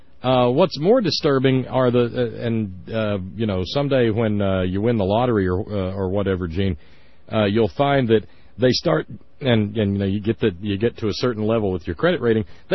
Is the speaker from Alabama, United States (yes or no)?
yes; Alabama, United States; we get down to Alabama at the time, and it's been years, for the WC Handy Music Festival there in my hometown